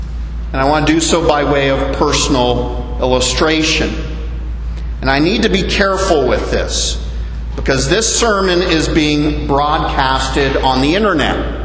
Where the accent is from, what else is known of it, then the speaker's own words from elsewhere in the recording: Canada; I was born and raised in Canada, and that I come from Scottish heritage.